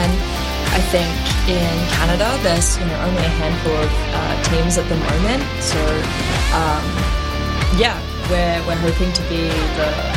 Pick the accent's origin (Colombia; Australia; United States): Australia; accent: Australian; moved away as an adult; And I am originally from Australia, as you can tell by my accent. And I learned to sail when I was a kid